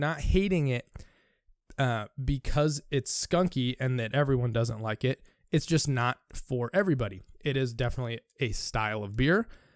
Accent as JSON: {"language": "English", "country": "United States", "said": "I'm an American speaking. I'm an American trying to read foreign city names, so I'll do my best."}